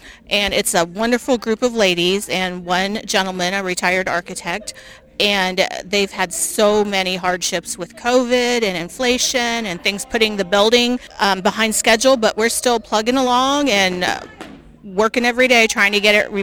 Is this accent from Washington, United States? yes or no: no; Fort Recovery, Ohio, United States; as you said. I was born and raised here in Fort Recovery. I am a town-raised girl.